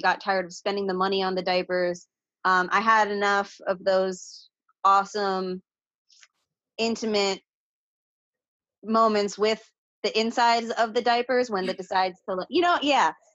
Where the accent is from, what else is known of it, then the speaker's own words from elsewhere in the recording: Florida, United States; I'm from the Treasure Coast of Florida, which is kind of like East Coast, kind of in the middle. So we're not like Disney, but we're also not Miami.